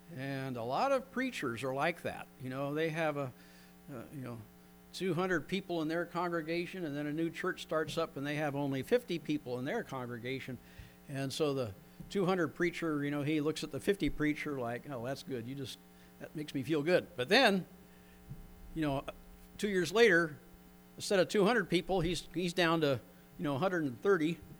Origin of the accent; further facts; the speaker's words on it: United States; born there; how fortunate I am to have been born as an American citizen